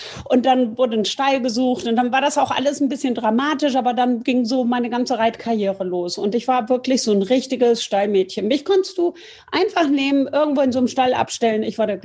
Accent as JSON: {"language": "German", "town": "Bad Homburg", "region": "Hesse", "country": "Germany", "tie": "born or raised there", "said": "ich bin in Bad Homburg bei Frankfurt am Main aufgewachsen"}